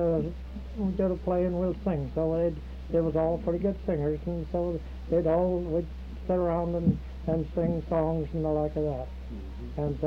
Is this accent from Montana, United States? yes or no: yes; Montana, United States; now in Chelan, United States; And it's like I was raised in Montana.